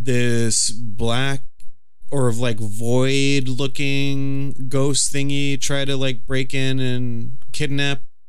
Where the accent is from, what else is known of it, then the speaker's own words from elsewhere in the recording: United States; It's just hard because I'm not, you know, we're very American, so we have a hard time.